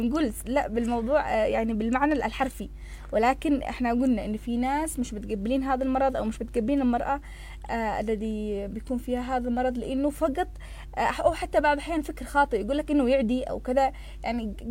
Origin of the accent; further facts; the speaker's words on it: Yemen; إحنا كشعب يمني أو كمجتمع